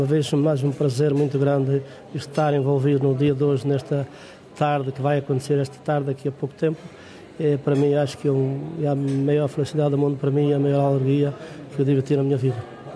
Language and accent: Portuguese; Machico, Madeira, Portugal; Sou da Madeira, Machico, da Madeira.